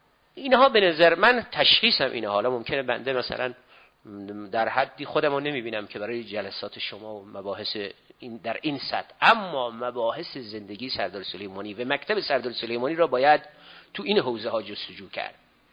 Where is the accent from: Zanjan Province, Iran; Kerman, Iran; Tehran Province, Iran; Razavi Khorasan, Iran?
Kerman, Iran; Rabor; گفتم اهل رابور اهل کرمان، روستاشون هم اتفاقا چسبیده به روستای همون روستای ما